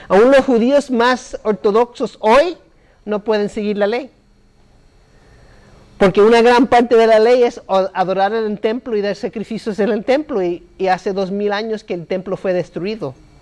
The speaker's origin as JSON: {"language": "Spanish", "country": "Mexico", "said": "Pero como soy mexicano, me gustan los burritos, voy a seguir comiendo los burritos."}